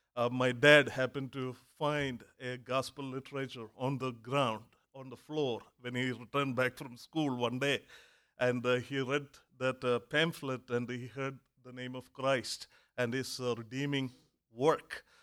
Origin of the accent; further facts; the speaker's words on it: South India, India; I am from India. I was born and brought up in the south of India